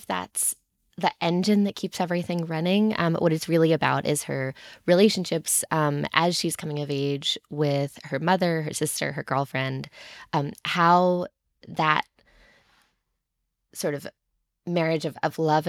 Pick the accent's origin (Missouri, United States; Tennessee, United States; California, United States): Tennessee, United States; Nashville; different from where I grew up in Nashville, where that meant like specifically Cherokees, specifically people who related to me, specifically like one or two other people in my high school.